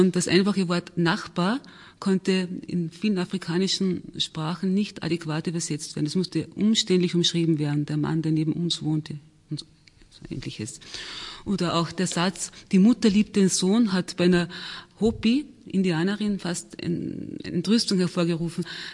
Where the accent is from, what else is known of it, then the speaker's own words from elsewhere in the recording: Austria; Nicht wie bei uns in Österreich, wo ein britischer Skifahrer sehr viele Arten von Schnee unterscheiden kann.